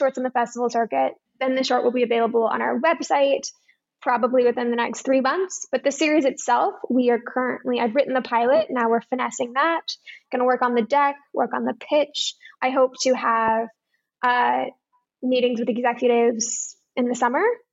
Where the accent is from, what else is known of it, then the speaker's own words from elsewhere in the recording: New York City, New York, United States; it's loosely based on my own experiences with substances as a teenager growing up in New York City. I spent ages 14 to 18 in New York by myself and got into all sorts of trouble.